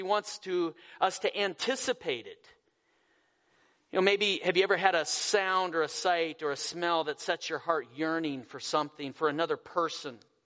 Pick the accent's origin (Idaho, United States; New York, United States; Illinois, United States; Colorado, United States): Colorado, United States; Where I grew up in Colorado, we have the Colorado River going right through town.